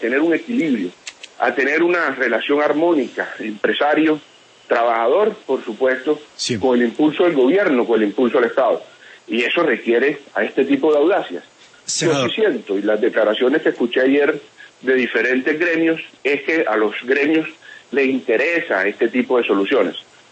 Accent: Colombia; ya yo en este momento no pienso como empresario, pienso como colombiano

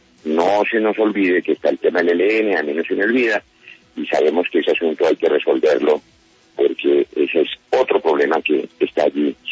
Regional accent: Colombia; Me siento, Hassan, con un gran alivio, con la satisfacción y la emoción que sienten los colombianos, que como yo nací hace 52 años y no he conocido un solo día de la vida sin guerrilla, sin FARC.

